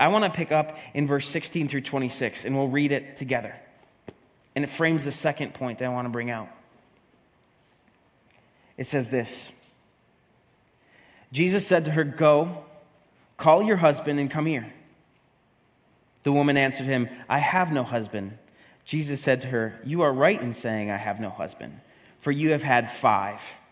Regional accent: Syracuse, New York, United States; I'm from Northeast America, a.k.a. upstate New York, a.k.a. Syracuse, New York, and not that many of you know where that is.

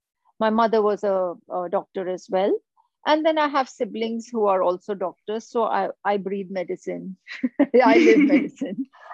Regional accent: Aurangabad, Maharashtra, India; now in Mumbai, India; my hometown, Aurangabad, this particular venture was something that my family decided on. And luckily, because now I'm in Mumbai, it's being handled by my family out there.

